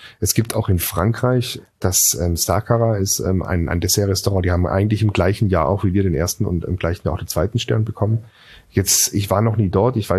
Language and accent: German; Singen, Baden-Württemberg, Germany; weil ich bin in Singen am Hohenwil zur Schule gegangen. Dort war das erste Maggi-Werk außerhalb von der Schweiz. Das heißt, ich bin mit Maggi-Suppe groß geworden.